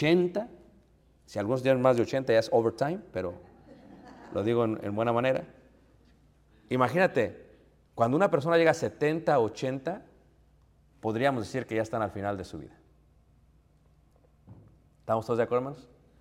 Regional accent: Chicago, Illinois, United States; No sé si son fanáticos de los Lakers, pero yo vengo de Chicago.

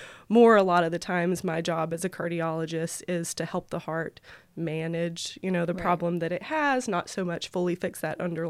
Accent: Alabama, United States; also born or lived in Columbia, South Carolina; So yes, I was born in Columbia, South Carolina. My family relocated when I was pretty young to Alabama. So predominantly grew up in Alabama, which is why I went to Auburn University for vet school.

